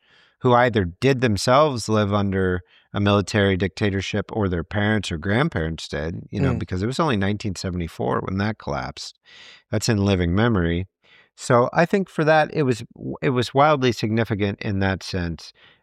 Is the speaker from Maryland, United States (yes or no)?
no; Texas, United States; I grew up in Texas.